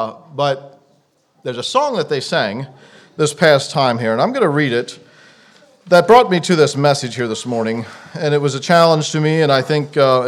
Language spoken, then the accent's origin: English; Pennsylvania, United States; And, you know, we're from Pennsylvania. I don't think I mentioned that, but we are from Pennsylvania in the States.